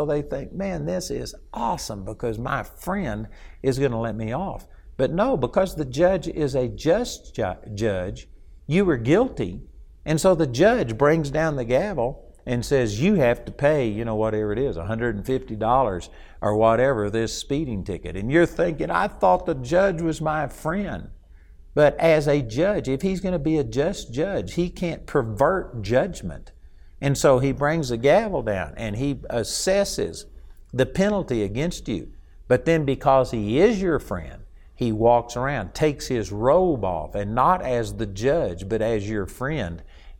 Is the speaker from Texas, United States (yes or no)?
yes; Texas, United States; you know, I'm a Texan, and I do not speak Japanese